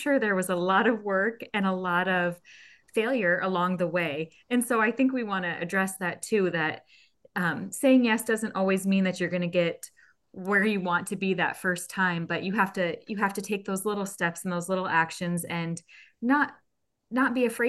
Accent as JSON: {"language": "English", "town": "Denver", "region": "Colorado", "country": "United States", "tie": "born or raised there", "lives_now": "Iowa, United States", "said": "You live in Iowa and you married a farmer? I grew up in Denver, Colorado. And I was a city girl."}